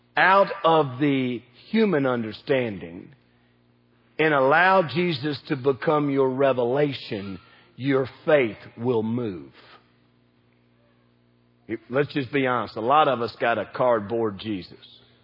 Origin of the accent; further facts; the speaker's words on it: the South, United States; Now, we're from the South. We appreciate that.